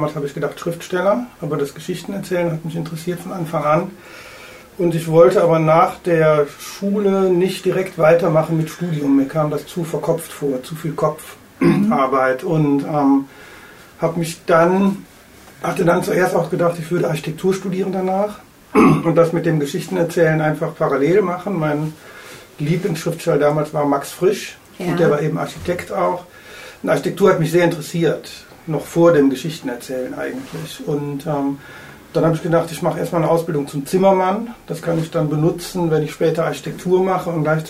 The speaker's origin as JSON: {"language": "German", "town": "Aachen", "region": "North Rhine-Westphalia", "country": "Germany", "said": "im Norden von Aachen, wo ich herkomme"}